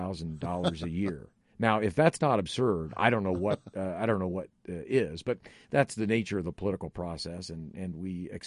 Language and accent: English; Rushville, Indiana, United States; now in Indianapolis, United States; So while I was born and raised in Rushville, Indianapolis has certainly been my home for well over 30 years